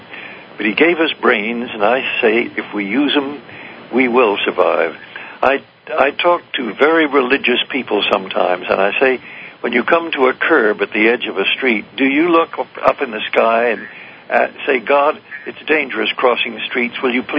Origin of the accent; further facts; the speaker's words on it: Beacon, New York, United States; My hometown has got 14,000 people. We have one day in which it's called the Spirit of Beacon Day